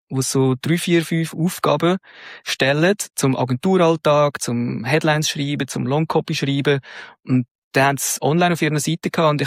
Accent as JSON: {"language": "German", "country": "Switzerland"}